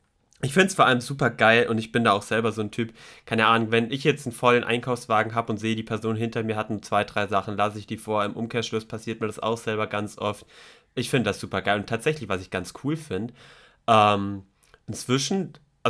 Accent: Baden-Württemberg, Germany; ich bin geizig, ich bin Schwabe, ich nehme alles mit, was geht.

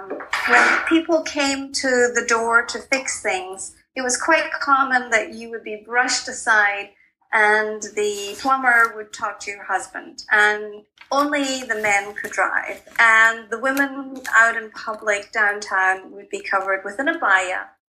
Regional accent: Scotland, United Kingdom; born there; So I was born in Scotland

